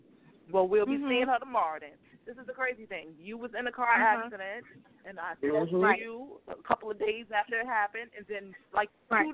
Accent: New York, United States; now in Atlanta, United States; And we realized that we're both from New York and that we're both here in Atlanta.

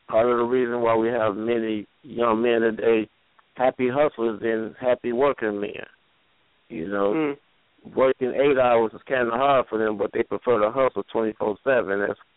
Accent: Detroit, Michigan, United States; from Worldwide Call Radio. I'm from Detroit, Michigan.

